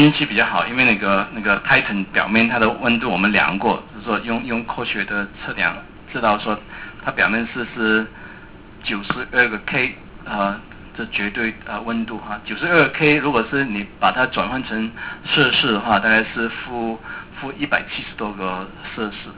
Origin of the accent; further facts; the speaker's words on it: China; 就是我们中国人学到的也是这样子哈